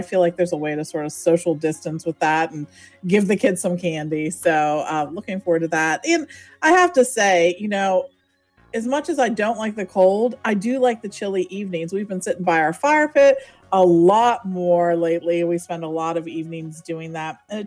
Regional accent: Pennsylvania, United States; I always say I'm from Pittsburgh. I'm actually about 45 minutes north of Pittsburgh. So we're sort of in a rural area, so to speak.

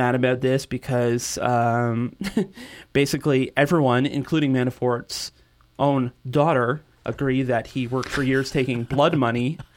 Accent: Canada; We're Canadian.

